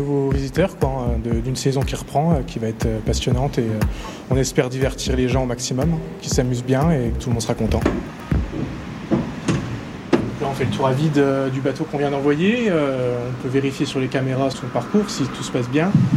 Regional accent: Grand Est, France; Ah non, moi je suis de Haute-Marne, j'habite près de Chaumont.

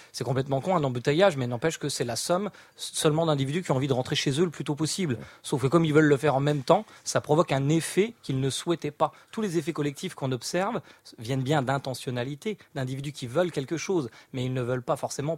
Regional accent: Nancy, Grand Est, France; Parce que moi, je viens de Nancy.

